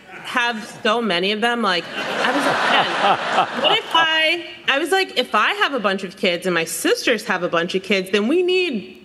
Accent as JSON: {"language": "English", "town": "Maplewood", "region": "New Jersey", "country": "United States", "tie": "born or raised there", "said": "Happened to be driving past a high school in my hometown. I'm from Maplewood, New Jersey, in the car with my mom."}